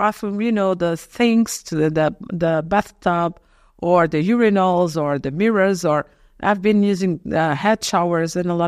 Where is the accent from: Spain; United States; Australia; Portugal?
Portugal; also born or lived in France; I was born in France, but I always lived in Portugal, so I'm surrounded by that culture.